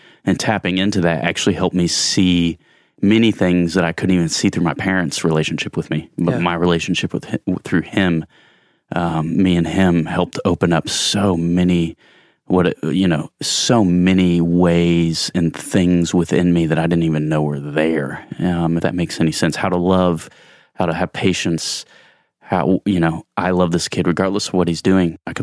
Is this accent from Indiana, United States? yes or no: yes; Muncie, Indiana, United States; Oh, see, I'm from Muncie, Indiana, and it was probably mid-2000